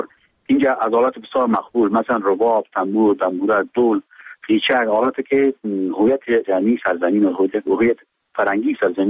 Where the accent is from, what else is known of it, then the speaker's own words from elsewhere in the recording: Afghanistan; به عنوان یک افغانی